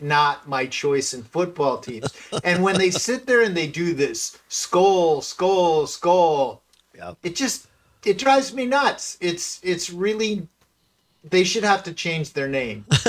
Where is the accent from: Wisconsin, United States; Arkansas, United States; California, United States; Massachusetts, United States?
Wisconsin, United States; And the worst part for me growing up in Western Wisconsin, right? Like I have all these friends who are Viking fans.